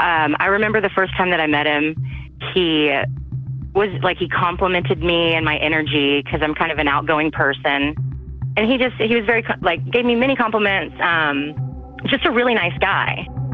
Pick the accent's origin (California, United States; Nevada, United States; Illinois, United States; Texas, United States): Texas, United States; Austin; I'm from Austin, Texas. I've lived in Austin since 2006.